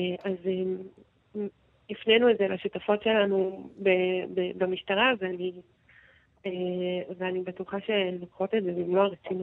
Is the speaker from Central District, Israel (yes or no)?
no; Ma'ale Adumim, Judea and Samaria Area, Israel; אז אני גדלתי במעלה אדומים, שהיא סוג של נספח של ירושלים.